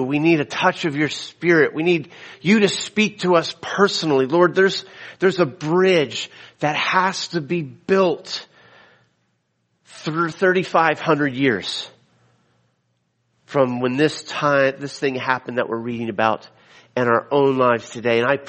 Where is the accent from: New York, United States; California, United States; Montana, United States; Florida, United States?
Florida, United States; I'm from the South. And when I go home to Florida, I can't explain it. It's home.